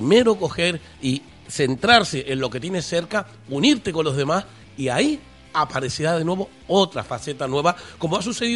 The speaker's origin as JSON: {"language": "Spanish", "region": "Canary Islands", "country": "Spain", "said": "porque yo ante todo soy canario"}